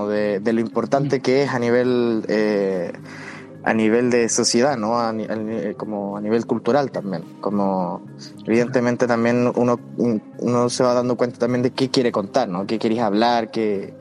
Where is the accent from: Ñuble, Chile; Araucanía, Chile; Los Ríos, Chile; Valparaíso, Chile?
Los Ríos, Chile; Valdivia; en Valdivia también, como bien decía, soy de allá, entonces, soy de Valdivia, no sé si lo dijimos, pero claro, lo menciono